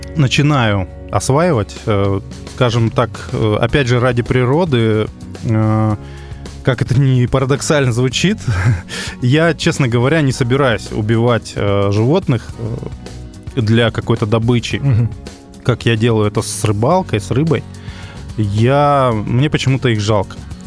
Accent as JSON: {"language": "Russian", "region": "Primorsky Krai", "country": "Russia", "tie": "born or raised there", "said": "Я вырос в Приморье и, в принципе, вот намерен туда вернуться, на Дальний Восток"}